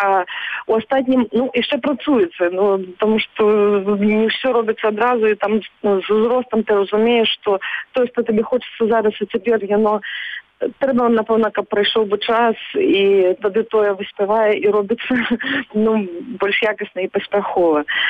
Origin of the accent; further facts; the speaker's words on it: Astravets, Grodno Region, Belarus; now in Vilnius, Lithuania; І тое, што вырасла пакаленне ў Беларусі, прынамсі на маёй малой радзіме ў Стравечыне, для якіх Вільня ўжо ёсць за мяжой.